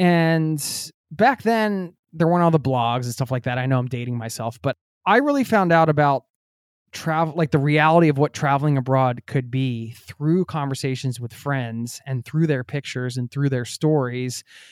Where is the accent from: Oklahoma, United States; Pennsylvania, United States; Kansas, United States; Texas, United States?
Pennsylvania, United States; I was kidding, because I grew up outside of Philadelphia.